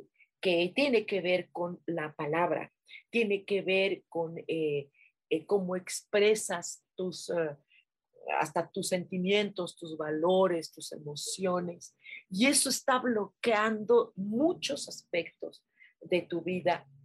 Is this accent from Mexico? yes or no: yes; Mexico; ¿Cuántos años tienes viviendo en México? Yo, toda mi vida.